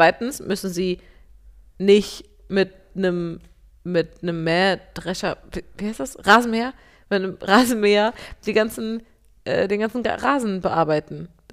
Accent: Hamburg, Germany; also born or lived in Berlin; Ich bin in Hamburg und in Berlin aufgewachsen.

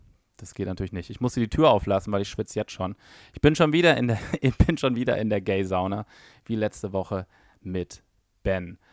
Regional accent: Berlin, Germany; Als Berliner Untergrund-Techno-Jünger geht man natürlich nur ironisch

